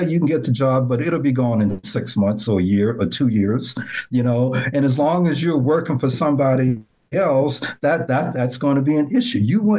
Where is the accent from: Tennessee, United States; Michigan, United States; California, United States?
Tennessee, United States; Nashville; You're describing my neighborhood in Nashville. Right. I grew up in Nashville. I had a dirt road, same thing.